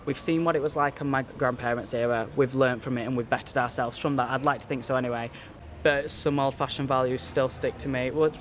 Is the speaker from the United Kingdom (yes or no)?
yes; Wakefield, Yorkshire and the Humber, United Kingdom; I'm a hairstylist from Wakefield. I've worked in Wakefield for the past 7 years and I've lived in Wakefield for the past two.